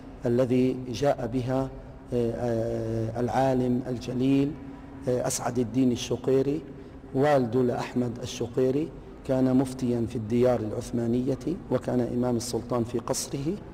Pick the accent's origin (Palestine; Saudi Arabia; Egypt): Palestine; في بلادنا فلسطين